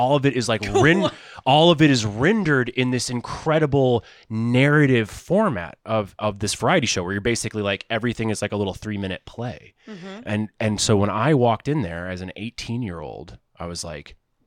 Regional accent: Georgia, United States; Through the accessibility of pills growing up in Georgia in like 2006, 2005.

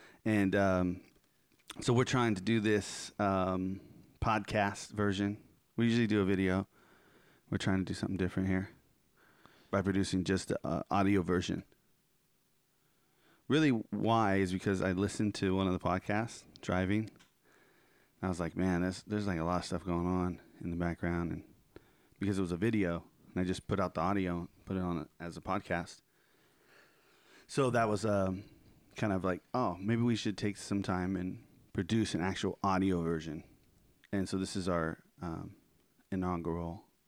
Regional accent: Bakersfield, California, United States; growing up in Bakersfield, we had we called it tag banging.

